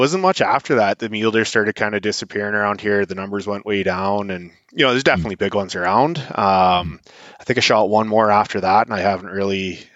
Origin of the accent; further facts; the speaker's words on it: Peace River Valley, Canada; Mule deer were crazy, growing up in the Peace River Valley.